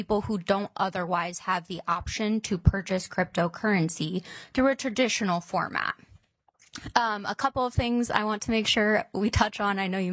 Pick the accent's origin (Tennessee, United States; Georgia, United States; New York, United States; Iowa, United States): Iowa, United States; I know, for example, in Iowa, because I'm from Iowa, we do, and we operate there